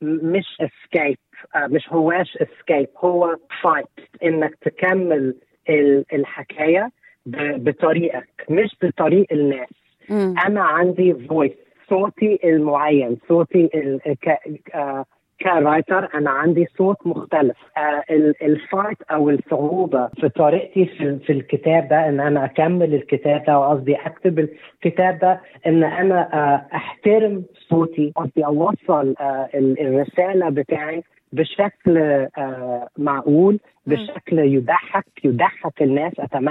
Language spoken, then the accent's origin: Arabic; Egypt; أنا جاي، أنا مصري، أنا رايتر